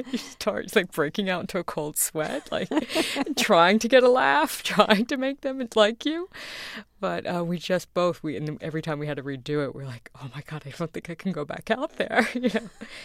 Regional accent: Queens, New York, United States; born or raised there

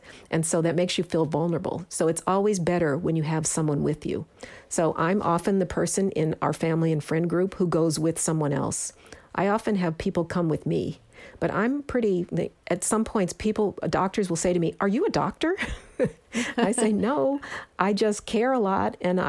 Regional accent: Denver, Colorado, United States; It doesn't account for the fact that I grew up in the Mile High City.

